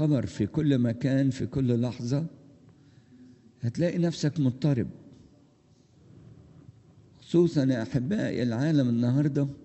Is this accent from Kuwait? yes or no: no; Egypt; وطبعا احنا في مصر بنعاني منها أكتر من أي بلد أخرى